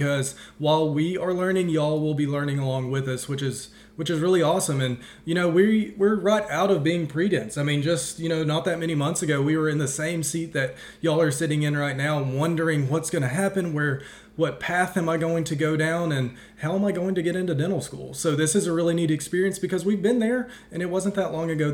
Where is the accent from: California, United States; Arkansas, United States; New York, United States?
Arkansas, United States; Amity; So I'm from Amity, Arkansas. Its population, 762. Went to a small high school there, and then I decided to go to nursing school.